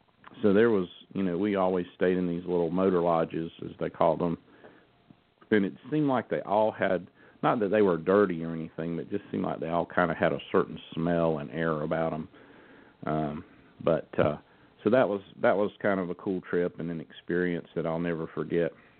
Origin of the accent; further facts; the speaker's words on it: North Carolina, United States; I'm from the Piedmont area, Stanley County in North Carolina. We had moved down there because my dad's a pastor, and we had moved to a church down there.